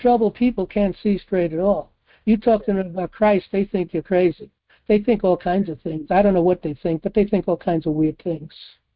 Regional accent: New York City, New York, United States; I come from New York City

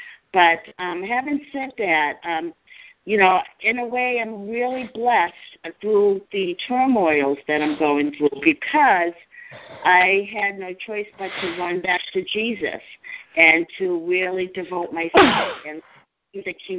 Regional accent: Massachusetts, United States; from Massachusetts, Norfolk

